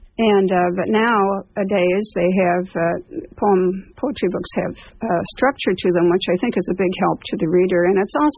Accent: Chicago, Illinois, United States; moved away as an adult; where I lived in Chicago, I'm a Chicagoan and have been out here about 7 years.

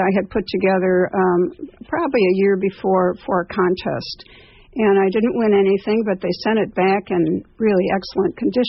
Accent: Chicago, Illinois, United States; moved away as an adult; where I lived in Chicago, I'm a Chicagoan and have been out here about 7 years.

